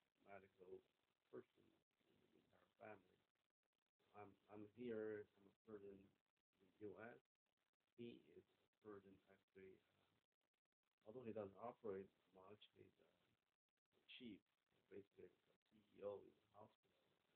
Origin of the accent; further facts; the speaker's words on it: China; English is a second language; now in Other country; Every time we visit China, we see each other. And, the small town, like my hometown, is obviously a pretty powerful person.